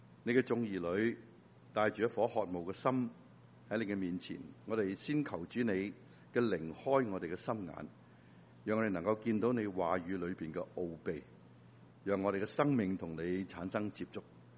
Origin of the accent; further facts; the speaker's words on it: China; 福气呢，是我们中国人从来都不会抗拒